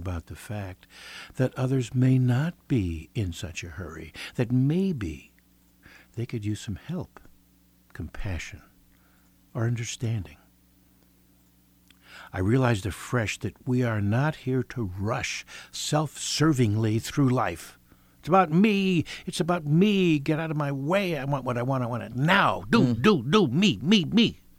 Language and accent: English; New York, United States; Let me tell you, and I'm from New York, never in my life have I seen such a breadth of humanity.